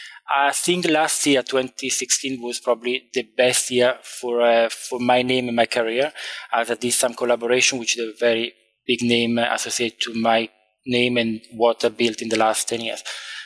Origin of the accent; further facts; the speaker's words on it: Como, Lombardy, Italy; I'm from Lake Como, which is one of probably the most beautiful place in the world. And I was very lucky to grow up in this beautiful area of Italy.